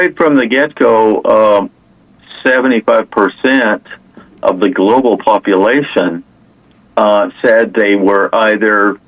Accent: Canada; that I'm originally Canadian. I am Canadian American. I kind of ended up here by accident.

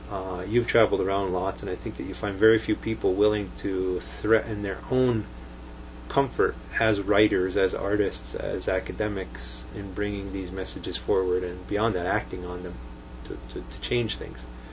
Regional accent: Kahnawake, Quebec, Canada; I'm lucky I'm from Ganawage, where people hold you accountable for what you say and what you

